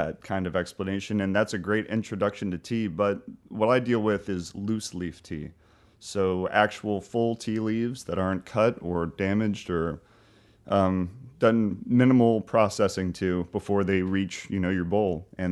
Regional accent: Mandeville, Louisiana, United States; I'm from Mandeville, Louisiana, so my dad worked at One Shell Square down in New Orleans

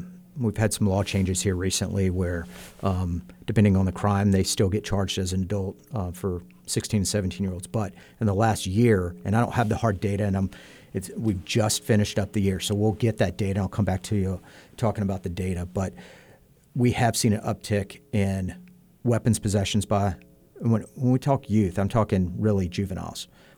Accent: Birmingham, Alabama, United States; I grew up in Birmingham, Alabama. I grew up knowing gang members.

